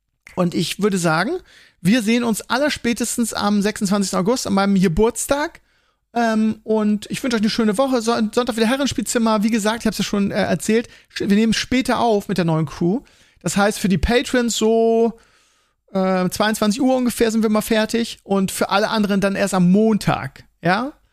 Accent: Bremen, Germany; weil ich bin da so in Bremen groß geworden

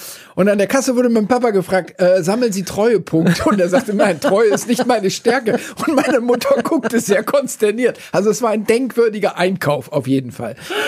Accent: Oldenburg, Lower Saxony, Germany; Ferner erinnere ich mich natürlich als Oldenburger an diese ständigen Grünkohl- und Pinkelessereien immer im Winter

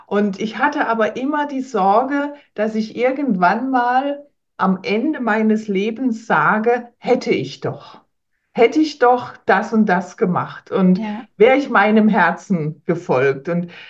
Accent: Heidelberg, Baden-Württemberg, Germany; born there; ich bin in Heidelberg geboren, lebe in der Nähe von Heidelberg, also im Badischen. Ich bin über 50 mittlerweile.

